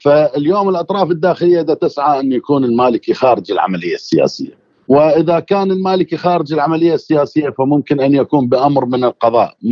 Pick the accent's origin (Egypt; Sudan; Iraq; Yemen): Iraq; احنا اليوم كعراقيين وكشعب محب لبلده